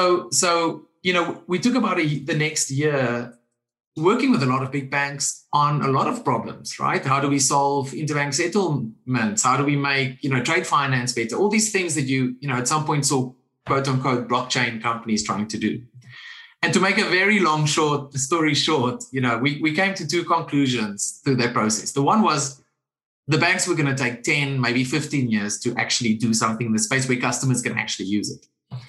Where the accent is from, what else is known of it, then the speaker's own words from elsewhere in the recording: South Africa; born there; also born or lived in Singapore; I lived in Singapore for most of the last 15 years. I lived in, you know, I was born in South Africa. So I spent, you know, these 20 years in Africa and then also in Europe.